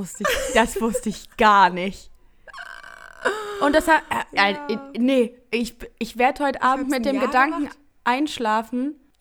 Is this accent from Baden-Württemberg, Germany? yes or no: no; Heinsberg, North Rhine-Westphalia, Germany; also bei uns in Heinsberg ist das Gymnasium auf so einem Berg